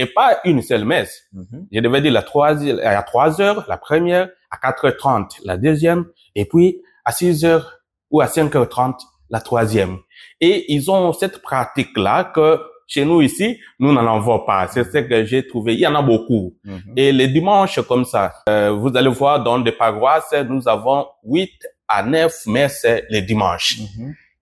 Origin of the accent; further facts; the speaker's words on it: Bosso-Modanda, Mongala, DR Congo; now in Asia; je suis né à l'Équateur, ce qu'on appelait avant Grand Équateur, maintenant c'est la province de la Mongala, et originaire de Bosso-Modanda, dans le diocèse de Lissala.